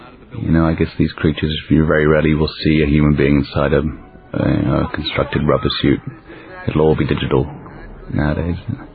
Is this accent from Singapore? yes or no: no; Jamaica; also born or lived in London, England; they certainly had been in London, which is where I'm from. In fact, I was born and brought up in Jamaica.